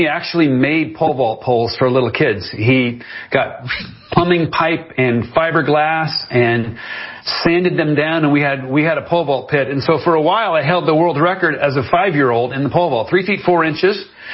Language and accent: English; Inglewood, California, United States; born there; I was born in Inglewood, California.